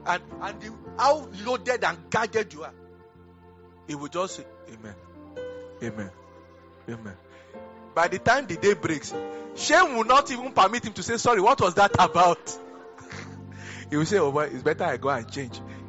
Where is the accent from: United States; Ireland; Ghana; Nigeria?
Nigeria; Lagos; But me, I came from Lagos, and I have a very nice way of doing my thing.